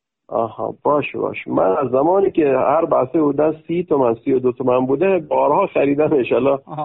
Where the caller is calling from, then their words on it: Fars, Iran; من از استان فارس هستم، از شیراز هستم.